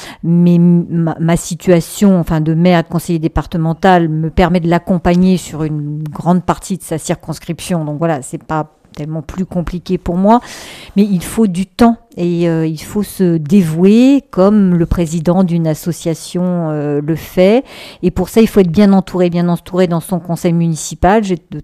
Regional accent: Centre-Val de Loire, France; grand canton de Saint-Lubin des Joncherets avec 47 communes dont je suis originaire, enfin du Thymerais, Thymerais, Drouais, Châteauneuf en Thymerais.

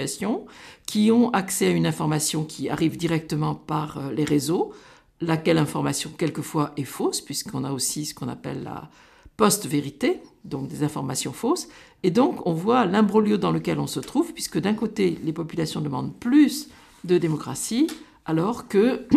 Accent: France; pour nous, c'est très intéressant, d'ailleurs, quand on est français

